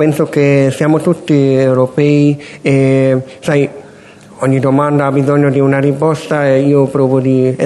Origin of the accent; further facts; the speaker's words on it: Germany; Italian is a second language; ma ovviamente sono tedesco